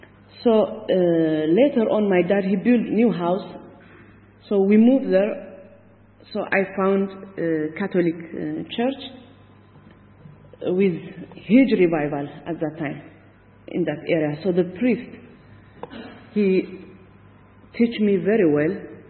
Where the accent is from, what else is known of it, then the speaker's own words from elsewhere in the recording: Eritrea; English is a second language; I'm from East Africa, Eritrea.